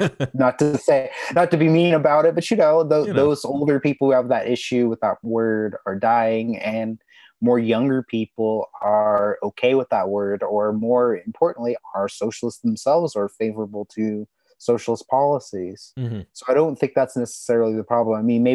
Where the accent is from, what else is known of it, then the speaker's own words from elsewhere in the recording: Shawnee, Oklahoma, United States; I was born in Shawnee, raised in Shawnee, always been here.